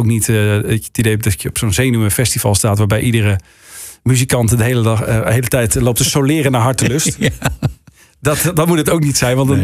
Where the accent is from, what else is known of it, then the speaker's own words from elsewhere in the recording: IJmuiden, North Holland, Netherlands; born there; IJmuiden is mijn geboorteplaats. Ik woonde toen een dorpje ernaast.